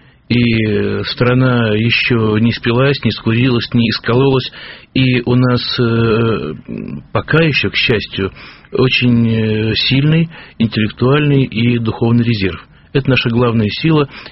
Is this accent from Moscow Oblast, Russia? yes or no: no; Saint Petersburg, Russia; Я родился и вырос в Ленинграде, живу в Петербурге, и думаю, что это навсегда.